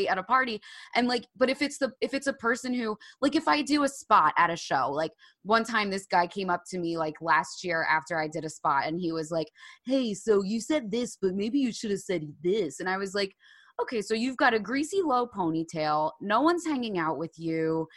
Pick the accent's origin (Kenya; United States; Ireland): Ireland; I can't find a good therapist. Okay, I think it's because I'm Irish.